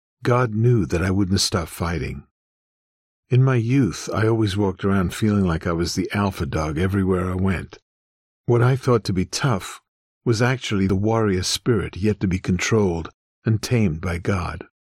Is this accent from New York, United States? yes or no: yes; Yonkers, New York, United States; I grew up in South Yonkers, New York, a fairly large city with a closely knit Jordanian community within a melting pot of ethnicities. I was raised in a Christian household with my parents, brother, and 3 sisters.